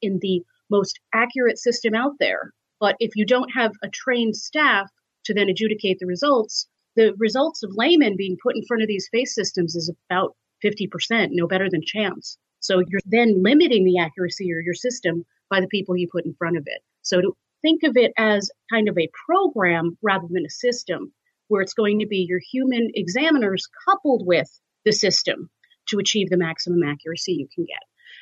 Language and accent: English; New York City, New York, United States; I'm from New York. My family's in New York.